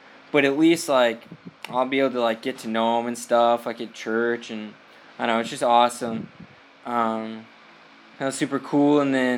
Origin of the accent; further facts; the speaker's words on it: United States; I know, I'm kidding, I'm American.